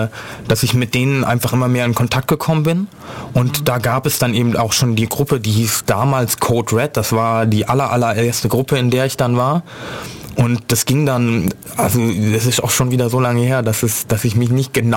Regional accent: Hesse, Germany; now in Ulm, Germany; Das war in Marburg noch. Also ich bin nicht Ulmer, ich komme eigentlich aus Hessen.

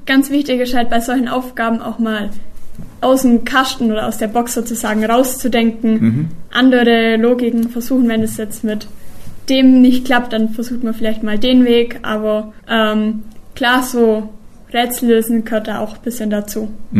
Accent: Bavaria, Germany; Also ich komme ja aus Bayern

